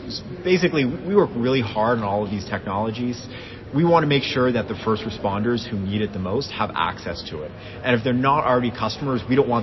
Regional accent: Las Vegas, Nevada, United States; I grew up in Vegas.

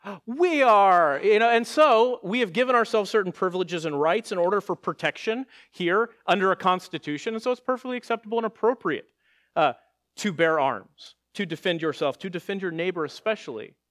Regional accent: Texas, United States; So I'm from Texas, and we joked about that because in the sanctuary at the church I was at back in Texas, that sanctuary roof was leaking continuously.

